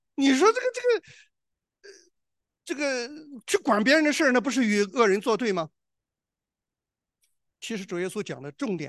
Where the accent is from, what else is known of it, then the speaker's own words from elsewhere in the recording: Shandong, China; 我们山东人啊